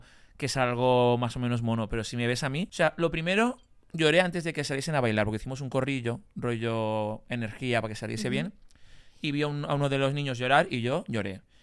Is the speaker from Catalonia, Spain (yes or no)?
no; Alzira, Valencian Community, Spain; Solo te digo que estudió en mi pueblo, en Alcira.